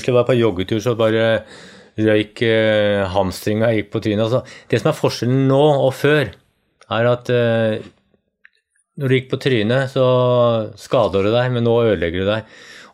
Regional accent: Oslo, Norway; Jeg vokste opp nede i Østmarka, vi dro på skauen hver helg.

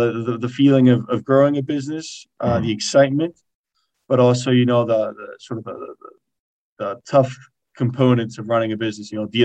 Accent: Spain; moved away as an adult; I grew up in Spain, I was born there and then went to college in the States.

